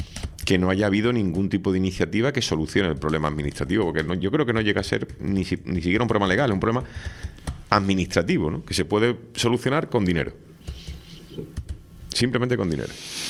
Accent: Canary Islands, Spain; Yo soy canario hace 30 años.

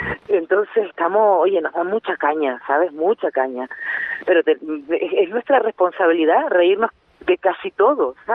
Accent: La Palma, Canary Islands, Spain; voy a hacer un recorrido desde pues mi infancia, mi adolescencia en La Palma

